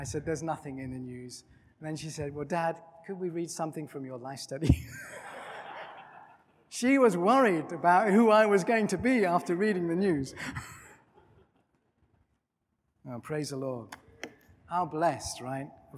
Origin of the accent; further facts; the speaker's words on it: England, United Kingdom; You know, I'm an Englishman and I've been educated